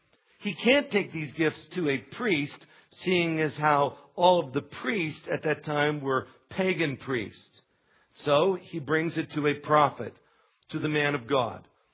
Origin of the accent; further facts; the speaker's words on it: Pennsylvania, United States; As I was raised in Western Pennsylvania, and by no means were we raised in poverty, but by 21st century New York standards, We were a pretty poor family.